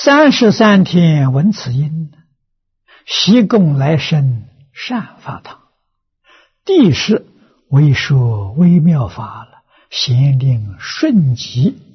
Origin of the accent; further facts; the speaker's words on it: China; 释迦桓音是33天的天主，我们中国人称他为玉皇大帝。